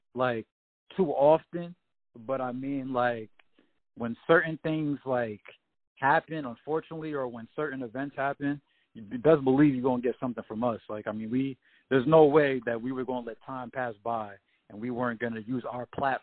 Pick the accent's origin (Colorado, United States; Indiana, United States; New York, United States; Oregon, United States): New York, United States; we all know I'm from New York.